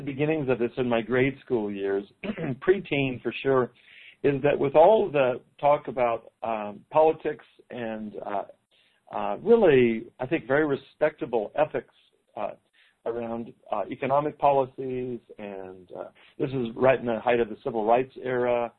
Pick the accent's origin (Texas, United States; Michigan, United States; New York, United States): Texas, United States; Fort Worth; So I grew up in Fort Worth, Texas, back in the 50s and 60s